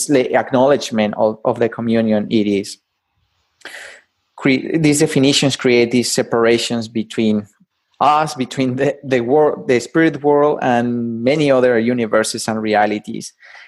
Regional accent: Mexico; English is a second language; And I'm originally from Mexico.

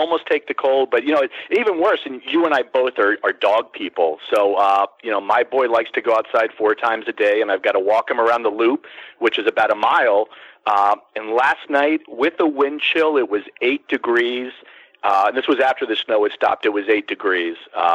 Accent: Florida, United States; now in Philadelphia, United States; I grew up in Florida. I grew up literally on a beach, and I live right outside of Philadelphia right now.

